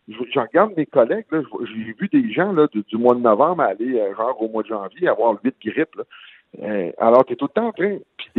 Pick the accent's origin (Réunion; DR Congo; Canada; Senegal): Canada; Lac-Drolet, Quebec; Oui, mon village natal, exactement.